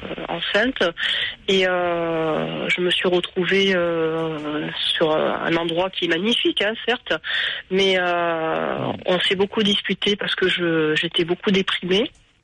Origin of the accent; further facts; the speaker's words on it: Provence-Alpes-Côte d'Azur, France; now in Ajaccio, France; suite à un changement professionnel, on est parti habiter sur Ajaccio. Mmh. Je suis du Var.